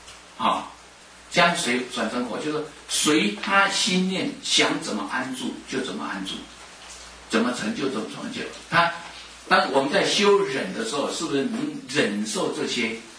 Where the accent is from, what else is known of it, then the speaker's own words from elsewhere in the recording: Taiwan; 我们台湾话不是有句话